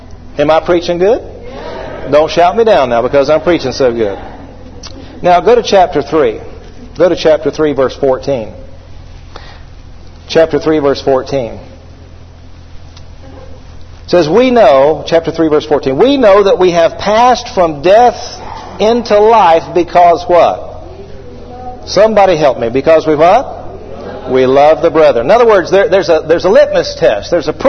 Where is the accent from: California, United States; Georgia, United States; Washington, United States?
Georgia, United States; Atlanta; I grew up in the Atlanta area.